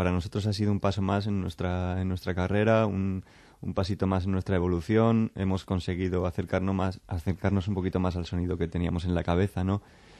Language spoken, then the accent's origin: Spanish; Aranjuez, Community of Madrid, Spain; que somos de Aranjuez